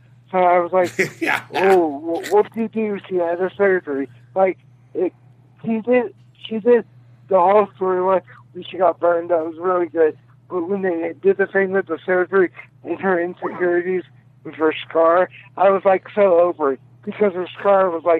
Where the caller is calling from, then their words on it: Texas, United States; Hey, what's up? The gang's all back together. It's … from Texas.